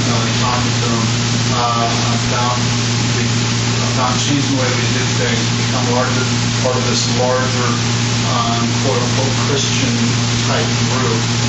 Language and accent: English; United States; And I was born in the United States. I lived all my life in the United States.